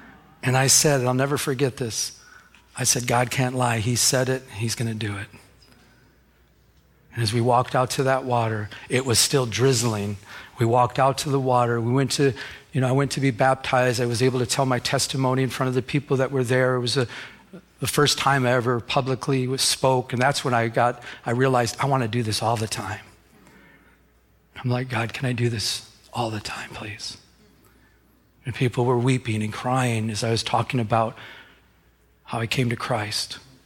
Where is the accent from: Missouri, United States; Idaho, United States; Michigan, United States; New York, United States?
Michigan, United States; I'm from Michigan. I could have just said, wait, it's cold.